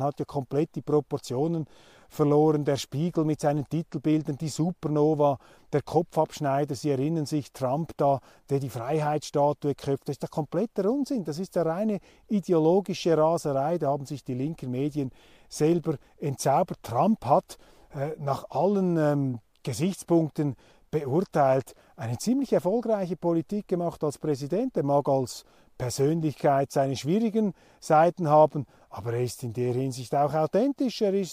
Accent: Switzerland; Und ich sage das voller Neid als Schweizer.

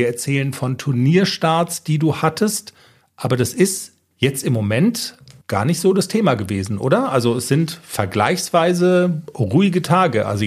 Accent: Darmstadt, Hesse, Germany; Du weißt ja, ich bin in Darmstadt aufgewachsen, die haben mal Fußball-Bundesliga gespielt.

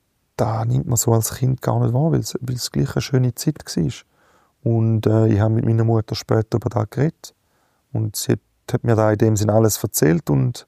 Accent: Switzerland; als Schweizer

